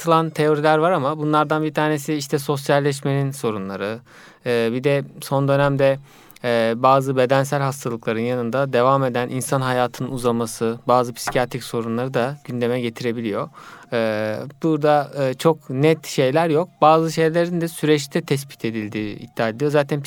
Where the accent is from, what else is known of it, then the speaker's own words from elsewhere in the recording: İzmir, Turkey; 1981 yılında İzmir'de doğdum. İlk orta ve liseyi orada okuduktan sonra